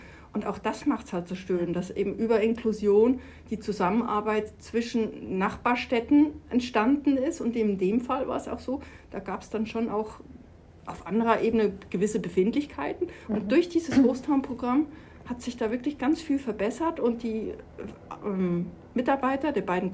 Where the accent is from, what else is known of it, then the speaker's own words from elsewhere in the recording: Switzerland; Ich werde per 1.10. in meine Heimat zurückgehen, in die Schweiz. Ich bin gebürtige Schweizerin